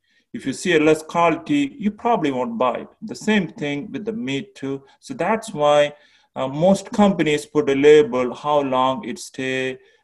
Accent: South India, India; I'm originally from India, southern part of India, a lot of ocean, a lot of fish.

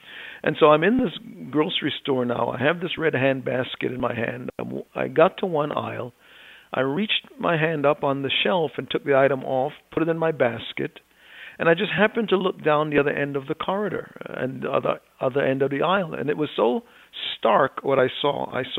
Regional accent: Jamaica; born there; because I was born in Jamaica and it was colonized by the British

